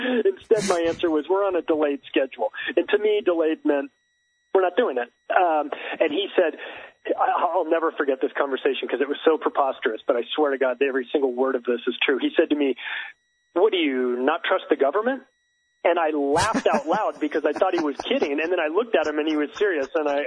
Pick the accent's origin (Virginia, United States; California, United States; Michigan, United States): California, United States; I was living in California. I grew up in California.